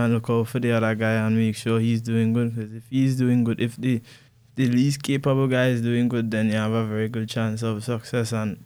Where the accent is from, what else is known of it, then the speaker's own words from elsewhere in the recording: Tobago, Trinidad & Tobago; born there; Yes, I was born in Tobago.